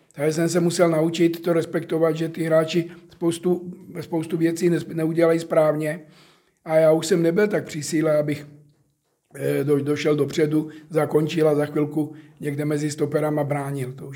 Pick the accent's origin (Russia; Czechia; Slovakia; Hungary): Slovakia; moved away; Já jsem původně ze Slovenska, to řada lidí ví, já jsem odchovanec Topolčan.